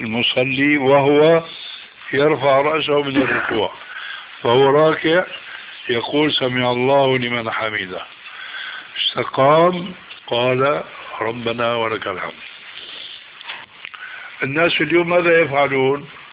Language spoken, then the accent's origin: Arabic; Damascus, Damascus Governorate, Syria; إماما عندنا في دمشق